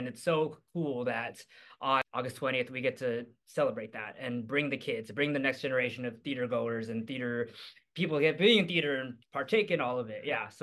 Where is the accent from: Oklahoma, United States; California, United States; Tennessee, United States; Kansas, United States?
California, United States; San Diego; I'm from the West Coast. I'm from San Diego. So Broadway was something that was not introduced to me very much.